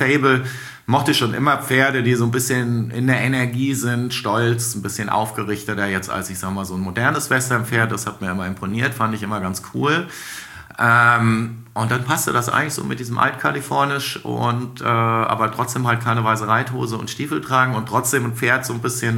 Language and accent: German; Stuttgart, Baden-Württemberg, Germany; born there; Geboren bin ich am 1.3.76 im schönen Stuttgart.